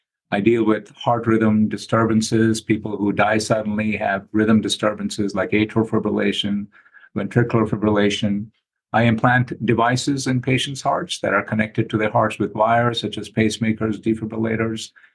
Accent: India; also born or lived in Oxford, United Kingdom; now in United States; I grew up in India. I initially trained in India

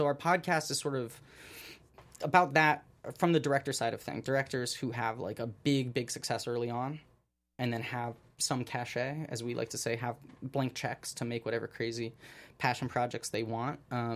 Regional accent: New York, United States; I grew up in New York. Cars scare me. I've never driven a car in my life.

